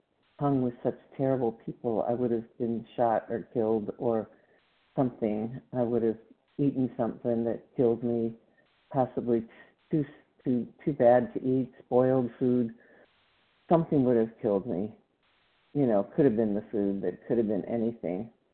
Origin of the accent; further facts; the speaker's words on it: Texas, United States; And I'm from Texas. This is Central Time.